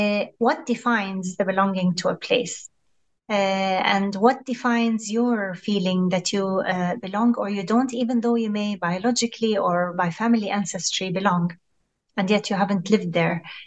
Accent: Beirut, Lebanon; also born or lived in Cyprus; I was born outside Israel. My parents are from a village in the Galilee called Fasuta, a small village. In 1970, my father was exiled from Israel due to his political activism and work. We ended up living in Beirut and then in Cyprus

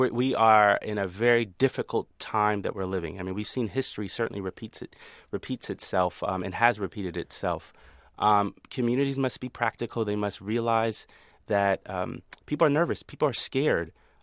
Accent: United States; I'm part of the indigenous community born and raised in America

